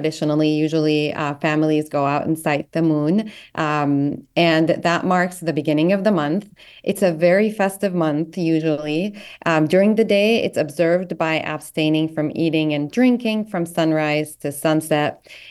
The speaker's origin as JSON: {"language": "English", "country": "Jordan", "tie": "born or raised there", "said": "Like I grew up mostly in Jordan"}